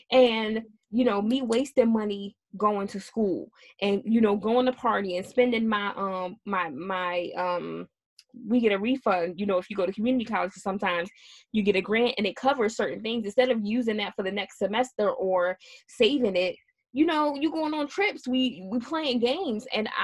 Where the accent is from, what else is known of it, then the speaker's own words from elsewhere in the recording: United States; born there; But I know as an American born citizen, there are things that we take for granted.